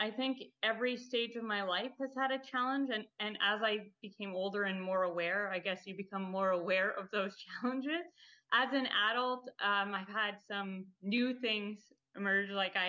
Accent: Pierrefonds, Quebec, Canada; I grew up in Pierrefonds.

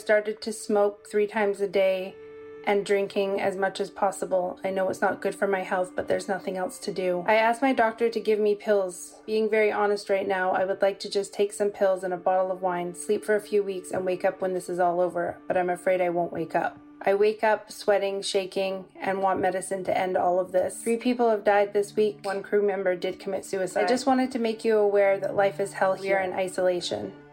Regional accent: Canada; I'm from Canada

